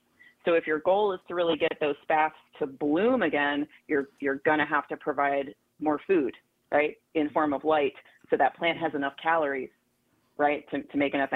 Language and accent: English; Germany; growing up in Germany, we lived in small villages. I'm an army brat, but we never lived on post or base.